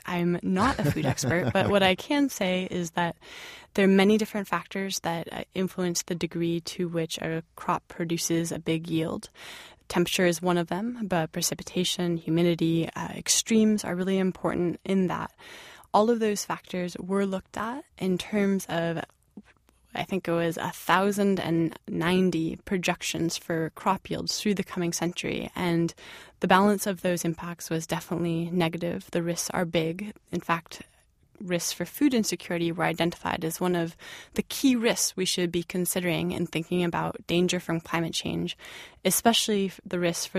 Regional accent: United States; And I think being an American, many of us have parents or grandparents for whom that was the case.

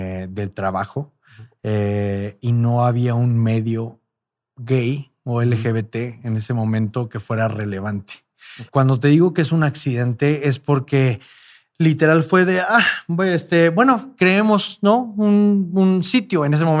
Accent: Monterrey, Nuevo León, Mexico; vengo de Monterrey, ¿no? Es una sociedad bastante cerrada. Me uh-huh. criaron como católico

